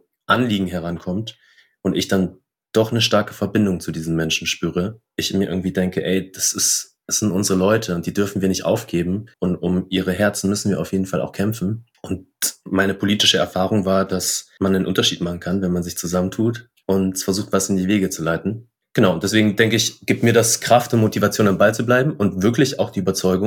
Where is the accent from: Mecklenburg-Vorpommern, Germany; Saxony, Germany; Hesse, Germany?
Saxony, Germany; Riesa; Ich bin ja in Riesa aufgewachsen. Das ist eine Kleinstadt zwischen Dresden und Leipzig. Und ich bin da so mit 6 Jahren hingezogen, habe dann die größte Zeit meiner Jugend da verbracht.